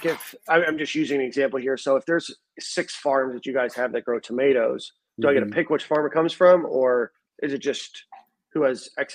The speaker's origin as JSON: {"language": "English", "region": "Florida", "country": "United States", "tie": "born or raised there", "said": "Like, I grew up in South Florida. Like, there's not even a farm within 50 miles of my parents' house, like a real farm."}